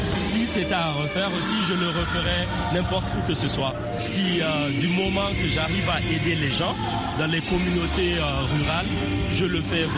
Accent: Niger; Je me considère Africain. Effectivement, je suis Nigérien.

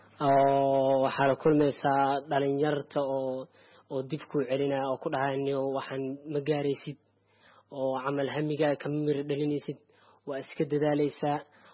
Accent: Mogadishu, Banaadir, Somalia; now in Kenya; Iskuulkan ka hore waxaan ka imaaday Muqdisho, Soomaaliya ka imaaday. Marka Soomaali waxa ka imaaday 209.

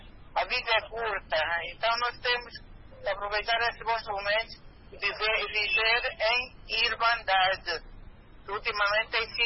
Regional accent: Cape Verde; now in Angola; Cabo Verde, eu só nem tinha do fogo, é a minha terra

